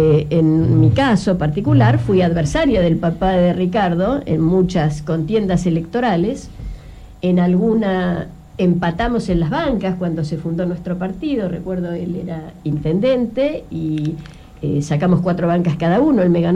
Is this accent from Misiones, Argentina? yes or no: no; Tierra del Fuego, Argentina; somos fueguinos sin ninguna alianza